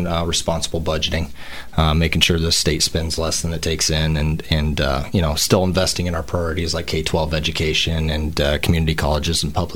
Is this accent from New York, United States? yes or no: no; Fontanelle, Iowa, United States; now in Greenfield, United States; I was raised in Fontenelle and currently live in Greenfield.